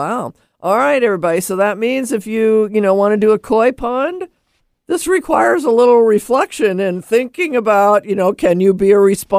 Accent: Laurelhurst, United States; Well, now I grew up in Laurelhurst, and in the house that we spent the most years in, a child, we had a fish pond.

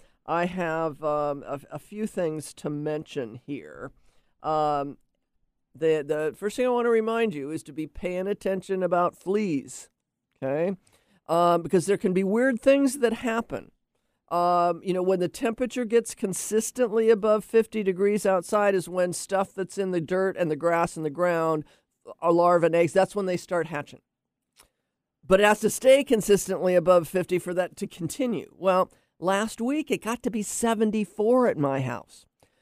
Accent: Laurelhurst, Oregon, United States; Okay, so I grew up in Laurelhurst, in the city, you know, with my parents

